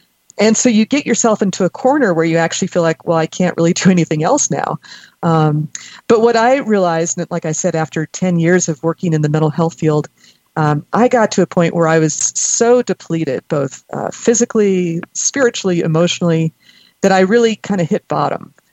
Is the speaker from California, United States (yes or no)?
yes; Pasadena, California, United States; I grew up in Pasadena.